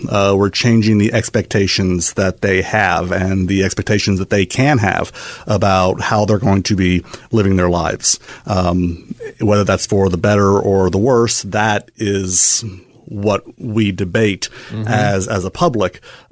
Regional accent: Jefferson City, Missouri, United States; Well, I grew up not all that far from here. I grew up near Jefferson City and went to college at Benedictine College, Atchison, Kansas.

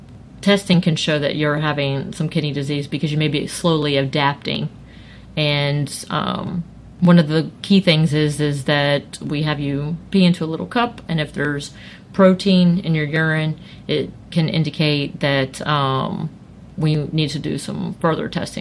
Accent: Florida, United States; I'm from Florida, and I currently do not have kidney disease.

